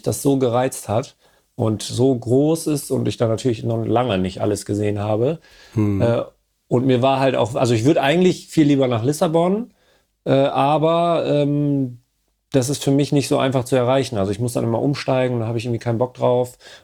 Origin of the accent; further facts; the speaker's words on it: Bremen area, Germany; ich komme ja auch nicht aus Bremen. Zwar aus dem Umfeld, aber jetzt auch nicht aus dem Näher.